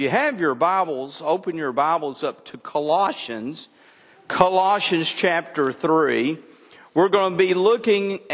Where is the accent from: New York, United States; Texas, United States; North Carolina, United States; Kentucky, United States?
Texas, United States; Denison; I'm a redneck from Denison, Texas, who our idea of going on a cruise was taking a boat on Lake Texoma.